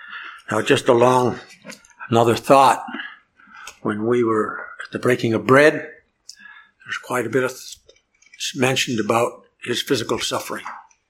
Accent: Canada; I was born in Canada. And when I was a boy

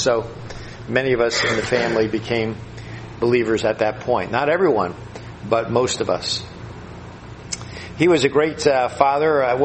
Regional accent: Toms River, New Jersey, United States; I grew up in Toms River, and in my estimation, I had a great childhood.

